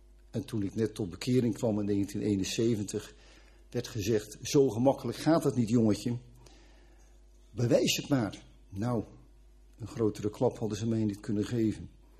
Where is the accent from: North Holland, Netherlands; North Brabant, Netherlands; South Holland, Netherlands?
South Holland, Netherlands; Katwijk; ik kom uit Katwijk, dat herken ik wel